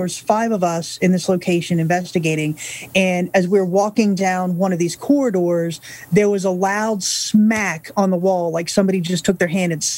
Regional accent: Ocala, Florida, United States; So, for example, in the town that we grew up in Florida, it's called Ocala

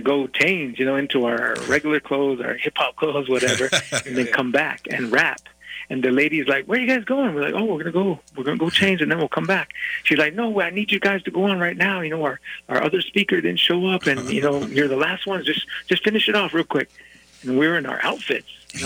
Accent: Crow Agency, Montana, United States; also born or lived in Seattle; now in Billings, United States; I just grew up in Crow, you know, Crow Agency. I was born in Seattle, but grew up in Crow, you know, with the people there. And it's just home, and life is good. We live in Billings now.

